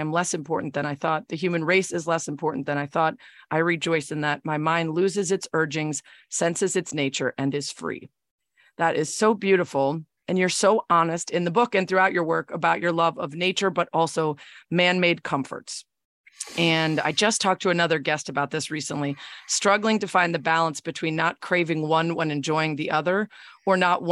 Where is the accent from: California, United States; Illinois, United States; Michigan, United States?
Illinois, United States; Chicago; since I'm from Chicago and I've been to … shows